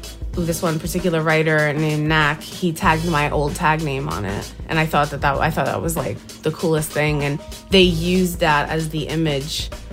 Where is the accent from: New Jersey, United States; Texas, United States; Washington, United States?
New Jersey, United States; I'm from Jersey.